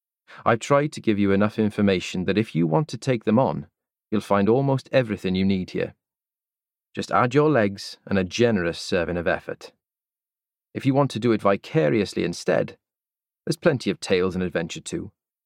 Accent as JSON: {"language": "English", "town": "Cardiff", "region": "Wales", "country": "United Kingdom", "tie": "born or raised there", "said": "That's what it's like when I ride out of my hometown of Cardiff into the lanes of the Vale of Glamorgan."}